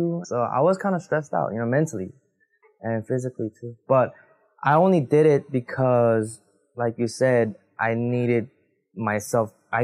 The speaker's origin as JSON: {"language": "English", "country": "United States", "said": "because I'm also from America, like not"}